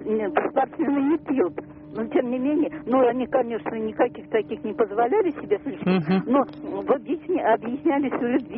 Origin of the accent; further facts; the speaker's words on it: Moscow, Russia; я из Москвы.